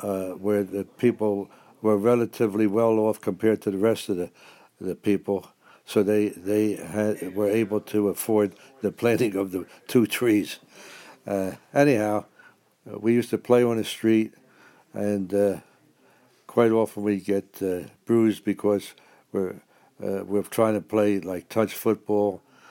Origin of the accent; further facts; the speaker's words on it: Philadelphia, Pennsylvania, United States; I was born in South Philadelphia on June 24th, 1923. And I lived in a community where... all the activity was on a city street.